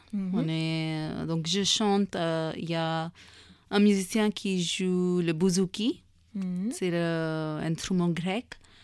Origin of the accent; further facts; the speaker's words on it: India; first language Hindi; French is a second language; Oui, hindi, c'est ma langue maternelle.